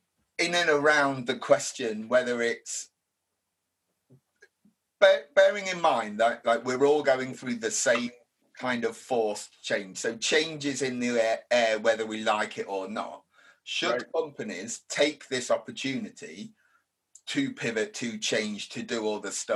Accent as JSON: {"language": "English", "country": "United Kingdom", "said": "And because we're British, right, we're kind of, a lot of people are a glass half empty, right?"}